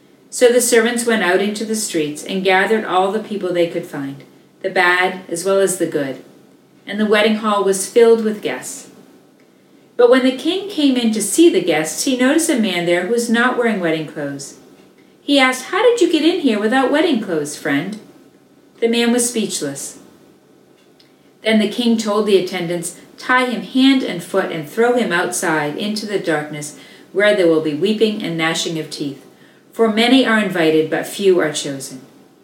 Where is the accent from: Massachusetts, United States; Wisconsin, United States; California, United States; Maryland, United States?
Massachusetts, United States; Now, many of you know that I grew up in Massachusetts, but maybe you do or do not know that my family was very faithful in attending church.